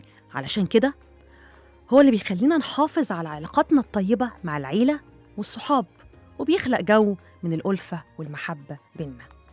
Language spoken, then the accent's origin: Arabic; Egypt; الحمد لله بقى إحنا كمصريين عندنا ميزة كبيرة قوي وعظيمة قوي بصراحة